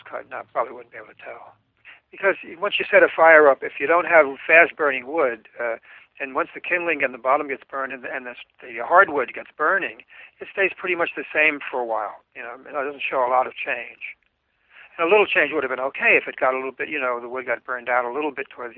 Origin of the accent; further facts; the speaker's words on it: New Jersey, United States; born there; now in New York, United States; I live in New York. I was born in New Jersey